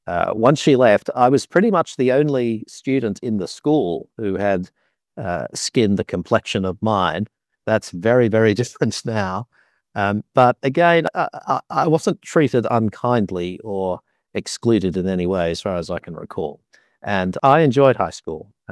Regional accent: London, United Kingdom; born there; I was born in London

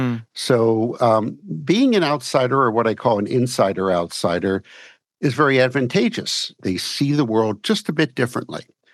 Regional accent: United States; So I am a peripatetic American, an open-minded American, I'd like to think, but I'm still an American.

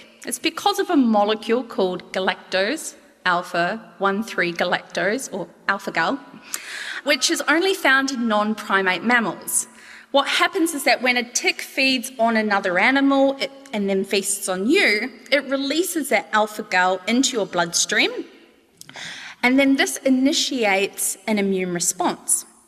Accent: South Island, New Zealand; I grew up in New Zealand

